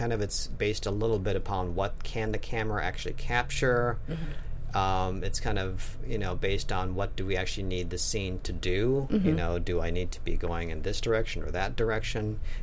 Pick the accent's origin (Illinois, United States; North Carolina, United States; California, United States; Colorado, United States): Colorado, United States; Fort Collins; Fort Collins. Go Lambkins. Go Lambkins.